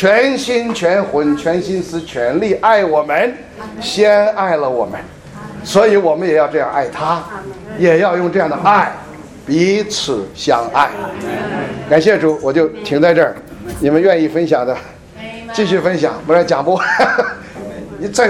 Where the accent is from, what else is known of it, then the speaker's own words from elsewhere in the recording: China; 我们中国人啊，有一个诗人写了一句话说，